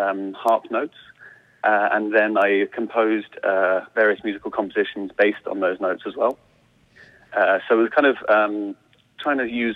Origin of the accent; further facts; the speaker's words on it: Bristol, South West England, United Kingdom; moved away as an adult; now in Ireland; I'm an immigrant myself. I'm from England, from Bristol, in the southwest of England. I've lived here about 5 years now.